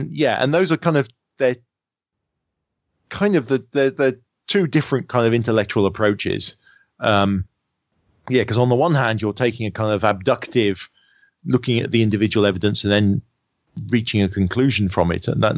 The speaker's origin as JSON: {"language": "English", "country": "United Kingdom", "said": "that's just me being British."}